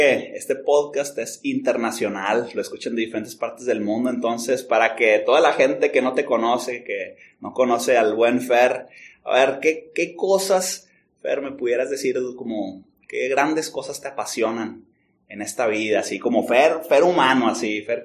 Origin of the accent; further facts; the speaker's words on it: Monterrey, Nuevo León, Mexico; yo soy regiomontano. Y estoy viviendo aquí con los Siervos de la Palabra, aquí en Monterrey, Nuevo León.